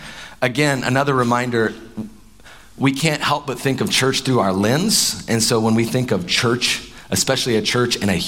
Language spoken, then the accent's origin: English; Appalachia, United States; I don't have that experience because I'm from Appalachia and every time I go back, it's exactly the same.